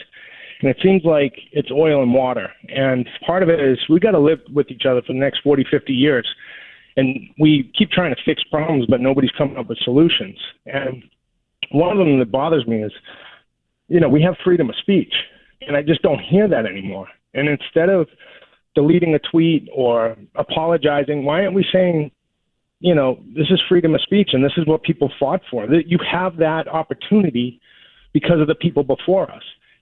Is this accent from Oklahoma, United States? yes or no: no; Boston, Massachusetts, United States; I'm originally from Boston.